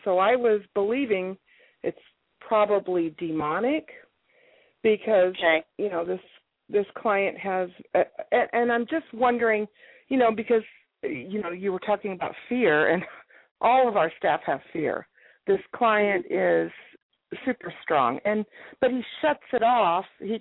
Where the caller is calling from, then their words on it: Salem, Oregon, United States; I'm calling from Salem, Oregon.